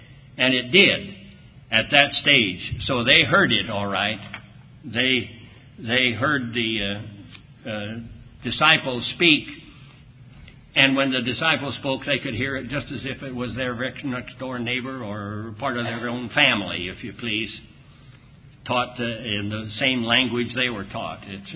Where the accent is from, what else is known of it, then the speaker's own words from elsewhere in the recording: Nebraska, United States; And I said, well, I was born and reared in Nebraska.